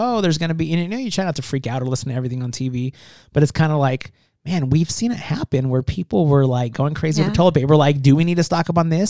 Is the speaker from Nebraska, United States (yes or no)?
no; California, United States; where I grew up in California, there was like a line at Target